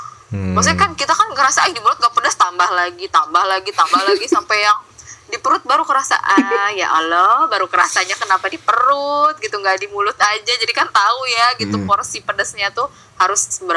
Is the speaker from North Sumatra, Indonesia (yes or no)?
yes; Medan, North Sumatra, Indonesia; Apalagi kan gue kan dari Medan ya, rata-rata masakannya pedas-pedas gitu.